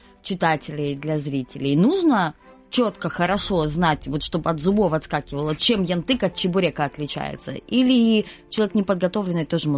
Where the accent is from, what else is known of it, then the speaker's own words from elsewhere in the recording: Ukraine; я родом не из Крыма, а из другого региона Украины.